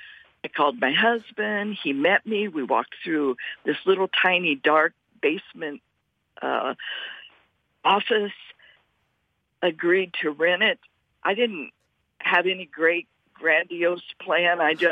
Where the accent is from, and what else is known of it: Indianapolis, Indiana, United States; born or raised there